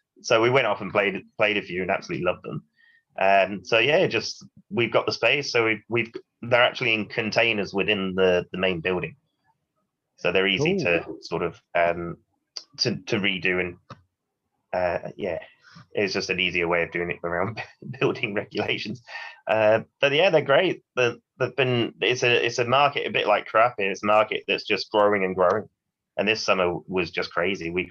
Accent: England, United Kingdom; being an English boy, I grew up, you know, sort of drinking pretty shit lagers and cider in the mainstream bars at the cricket club

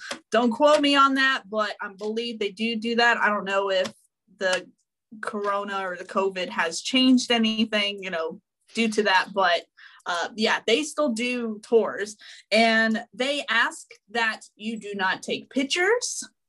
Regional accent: Tennessee, United States; So, you all know I'm from Tennessee, and one of the huge urban legends that we have here that's a pretty well-known urban legend story is the Bell Witch.

